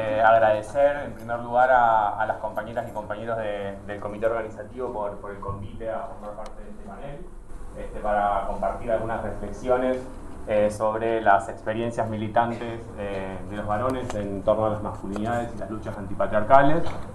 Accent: Rosario, Santa Fe, Argentina; vengo de Argentina, de Rosario.

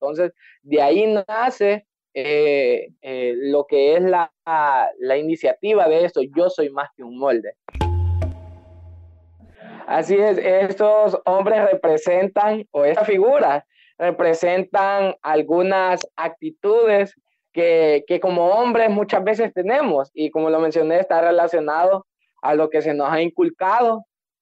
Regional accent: El Progreso, Yoro, Honduras; soy de Honduras, exactamente del Progreso Yoro.

